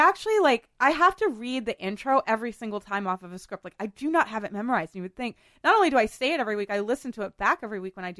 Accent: New England, United States; I'm from New England, John.

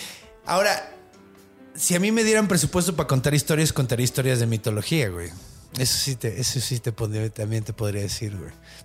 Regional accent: Mexico; No, güey, yo soy mexicano, güey, a huevo.

